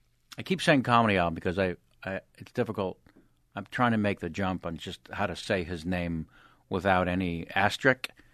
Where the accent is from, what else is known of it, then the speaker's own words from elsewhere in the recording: California, United States; Southern California, because I'm from Northern California.